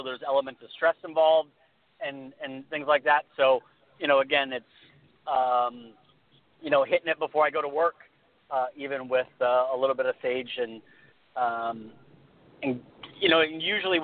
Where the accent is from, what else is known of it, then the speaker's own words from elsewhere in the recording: Detroit, Michigan, United States; I'm originally from the Detroit area, so I mean, I know, but it's not like Minnesota cold.